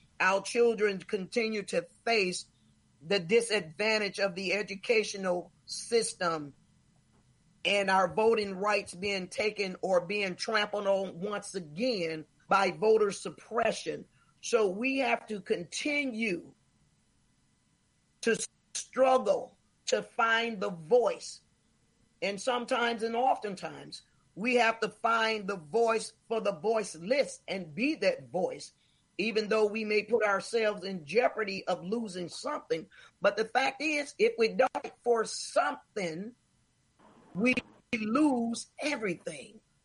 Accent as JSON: {"language": "English", "town": "Indianola", "region": "Mississippi", "country": "United States", "said": "I am from the Delta. My parents worked in Indianola, Mississippi. I am from Indianola, Mississippi. So this is all familiar to me."}